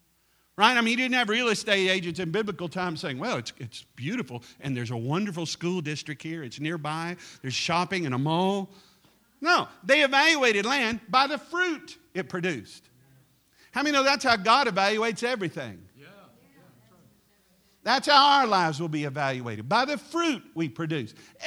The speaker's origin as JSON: {"language": "English", "town": "Cleveland", "region": "Ohio", "country": "United States", "said": "You can tell I'm from Cleveland, brother."}